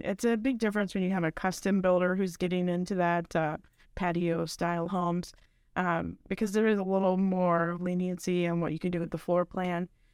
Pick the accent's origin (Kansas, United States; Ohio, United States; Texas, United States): Ohio, United States; My whole family's from Kentucky, too, but I grew up in Ohio.